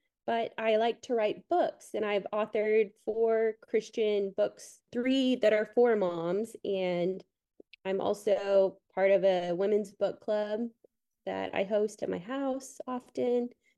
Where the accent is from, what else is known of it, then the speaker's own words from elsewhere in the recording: Tulsa, Oklahoma, United States; Hello there. I am from Tulsa, Oklahoma.